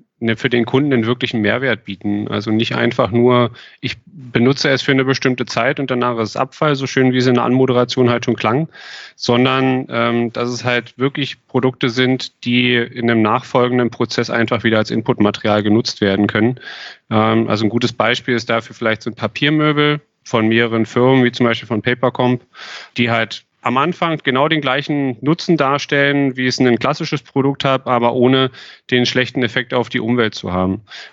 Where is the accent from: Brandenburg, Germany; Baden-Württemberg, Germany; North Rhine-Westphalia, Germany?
Brandenburg, Germany; Potsdam; also born or lived in Cottbus; ja, ich bin in Brandenburg groß geworden, in Potsdam, bin in Cottbus geboren worden, also ein gebürtiger Brandenburger, hört man wahrscheinlich auch in der Stimmfärbung an der einen oder anderen Stelle.